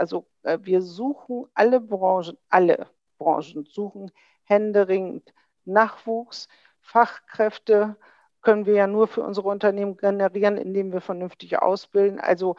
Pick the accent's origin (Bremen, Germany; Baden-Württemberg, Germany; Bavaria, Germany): Bremen, Germany; Das sage ich ganz überzeugt als Bremerin.